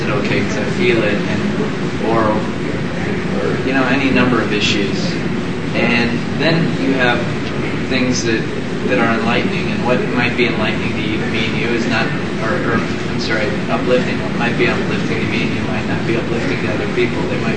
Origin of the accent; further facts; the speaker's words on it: Salt Lake City, Utah, United States; I grew up and I was raised in Salt Lake, and Mormons tend to put bad things away